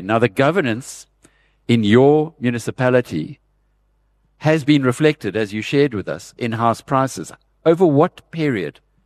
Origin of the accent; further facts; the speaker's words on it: Newcastle, New South Wales, Australia; I grew up in Newcastle when ArcelorMittal's predecessor, Isco, was being built. And it went from a sleepy little town into a significant sized